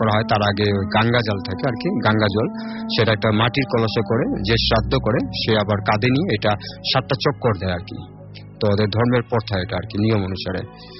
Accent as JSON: {"language": "Bangla", "town": "Dhaka", "region": "Dhaka Division", "country": "Bangladesh", "said": "বাড্ডা থেকে আসছি।"}